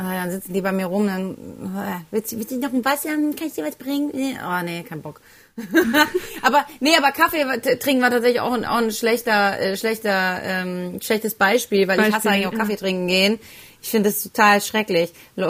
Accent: Heidelberg, Baden-Württemberg, Germany; ich komme ja aus Heidelberg oder habe hier viele Jahre schon gelebt. Meine Familie und die meisten Freunde von mir wohnen hier.

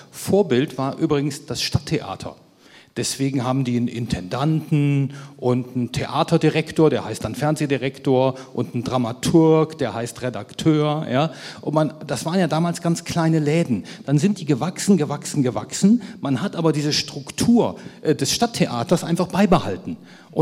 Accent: West Germany, Germany; wenn ich das mal so als Wessi sagen darf

